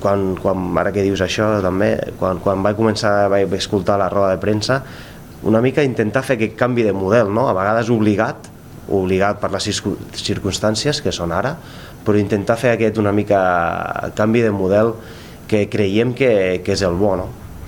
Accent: Sallent, Catalonia, Spain; jo soc de Sallent, d'aquí a prop

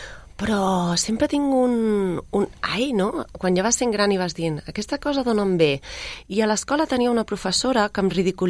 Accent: Sabadell, Catalonia, Spain; Sabadellenca. Sí? Sí, el 79.

